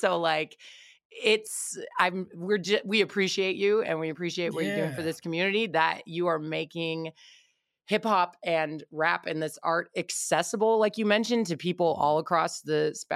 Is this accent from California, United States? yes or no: yes; Stockton, California, United States; I grew up in Stockton, so like K-Win was our radio station